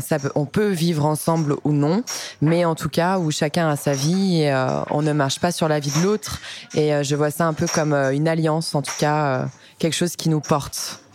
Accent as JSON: {"language": "French", "town": "Lyon", "region": "Auvergne-Rhône-Alpes", "country": "France", "said": "j'ai 29 ans, je suis lyonnaise, hypnothérapeute."}